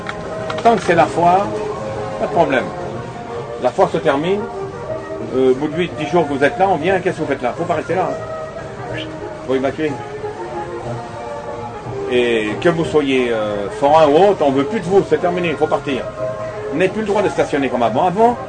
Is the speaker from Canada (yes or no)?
no; France; Je suis français à part entière.